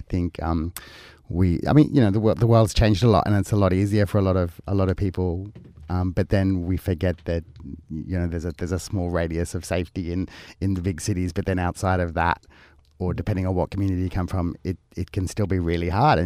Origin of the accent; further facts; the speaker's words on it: Brisbane, Queensland, Australia; I was born in Western Queensland, but then I moved to Brisbane. I grew up in West End, which was, at the time a really dense migrant community, and I think I was probably the only white kid on the block kind of thing